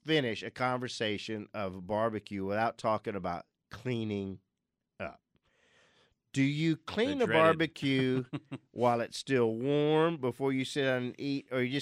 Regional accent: Louisiana, United States; Being a Cajun and cooking in a lot of cast iron, we never soap our cast iron.

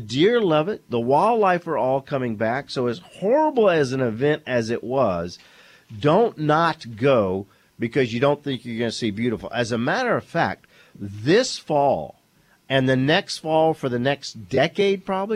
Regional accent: Louisiana, United States; because I'm from South Louisiana

